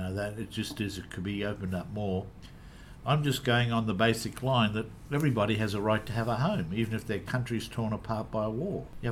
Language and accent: English; Australia; from what I know of Australia as an Australian